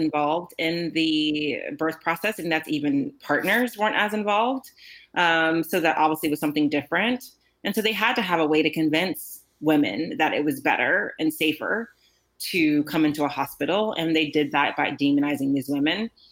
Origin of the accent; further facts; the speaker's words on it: Houston, Texas, United States; You know, I'm from Houston, so I cold called a birth center there.